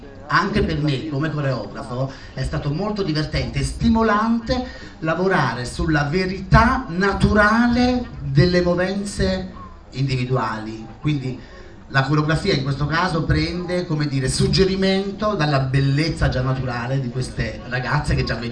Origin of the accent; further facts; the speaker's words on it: Naples, Campania, Italy; now in Florence, Italy; Sono originario di Napoli, insomma, e lavoro a Firenze come solista.